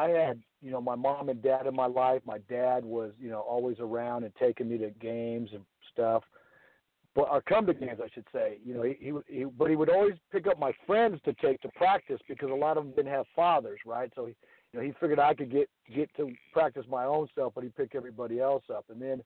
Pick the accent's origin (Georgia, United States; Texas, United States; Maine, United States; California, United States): California, United States; San Diego; I grew up in San Diego, California, home of the Kearney Comets, where I went to school